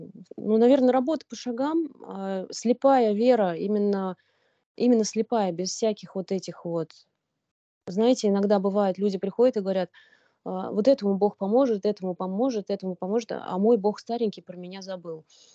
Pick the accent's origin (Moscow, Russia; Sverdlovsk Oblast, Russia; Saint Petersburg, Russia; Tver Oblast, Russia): Tver Oblast, Russia; Ostashkov; now in Tver, Russia; Я уехала жить в Тверь, в другой город за 200 километров. Сами мы родом из Осташкова. Это такой маленький-маленький городочек на озере Селигер, безумно красивый. Там сейчас живет моя мама с папой.